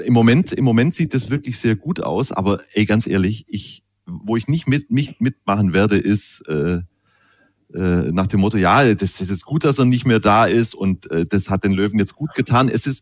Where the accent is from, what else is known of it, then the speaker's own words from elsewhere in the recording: Ehingen, Baden-Württemberg, Germany; Zu meiner Zeit, als ich aufgewachsen bin in Ehingen